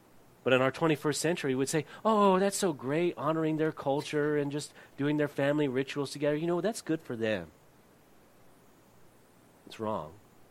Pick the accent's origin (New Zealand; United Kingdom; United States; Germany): United Kingdom; England; I think I'm from England, and I think that we should be on their side of the road